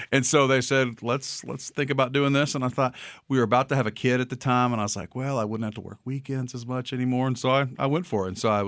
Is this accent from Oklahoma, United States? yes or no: yes; Oklahoma City, Oklahoma, United States; I wanted to end up at some point back in my hometown of Oklahoma City.